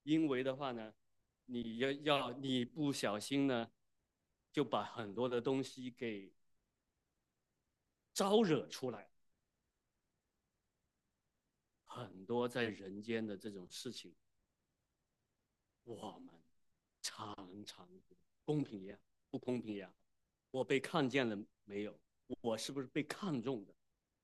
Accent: China; 我们中国人呢，是以孝道来做很多的标准衡量。

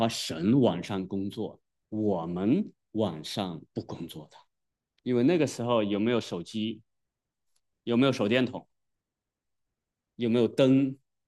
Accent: China; 中国人讲究取名要不要重名，我们特别不喜欢重名，是不是？

